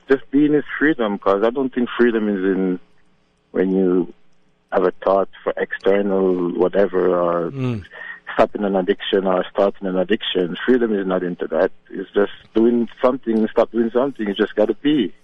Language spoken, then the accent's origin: English; Jamaica; I'm from Jamaica.